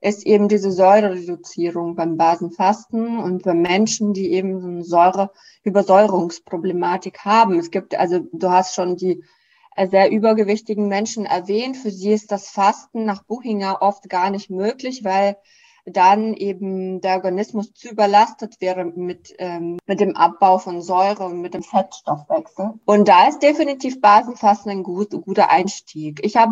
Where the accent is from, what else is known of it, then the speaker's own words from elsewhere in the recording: Russia; Und ich komme ja aus dem Land, Russland ist eins der führenden Wasserfasten-Spezialisten.